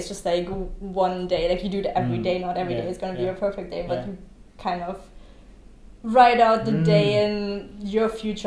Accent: Germany; English is a second language; I am from Germany as well, and whenever I'm there

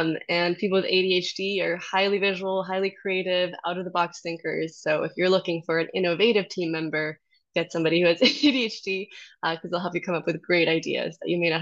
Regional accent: Bolivia; also born or lived in Boston, United States; I'm originally from Bolivia, but I grew up moving around to a new country every 2 years.

